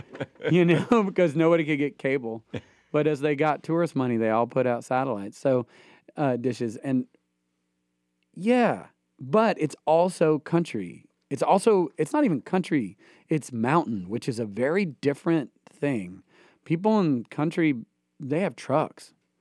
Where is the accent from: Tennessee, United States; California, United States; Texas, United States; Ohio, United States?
Tennessee, United States; Sevierville; Chestnut Hill, which is literally a three-way stop.